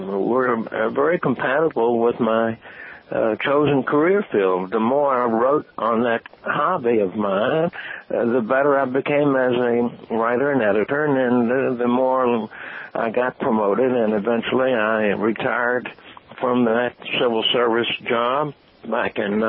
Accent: Fort Monroe, Virginia, United States; I ended up as a clerk typist in civil service for the Army in Fort Monroe, Virginia, my hometown area.

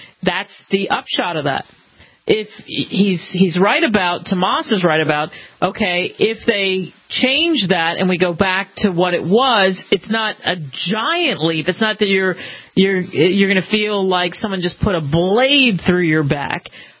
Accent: Philadelphia, Pennsylvania, United States; I mean, hey, look, I grew up in Philly, and the Constitution was drummed into my head from the time I was a kid.

